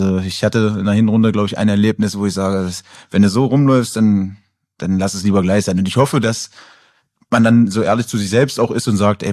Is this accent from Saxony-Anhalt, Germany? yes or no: yes; Wernigerode, Saxony-Anhalt, Germany; born there; Ich bin in Wernigerode geboren, ja.